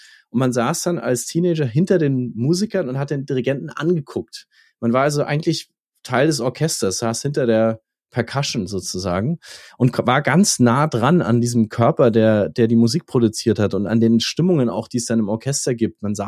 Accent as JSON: {"language": "German", "town": "Nuremberg", "region": "Bavaria", "country": "Germany", "tie": "born or raised there", "said": "also ich bin in Nürnberg aufgewachsen"}